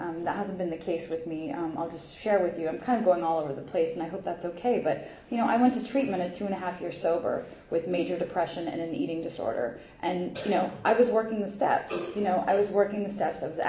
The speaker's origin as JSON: {"language": "English", "town": "Seattle", "region": "Washington", "country": "United States", "lives_now": "New York, United States", "said": "I'm from Seattle area, the Northwest. It's dark and rainy"}